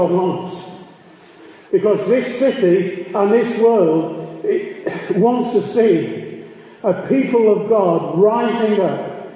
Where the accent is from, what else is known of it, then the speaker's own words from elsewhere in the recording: England, United Kingdom; He's German, I'm English.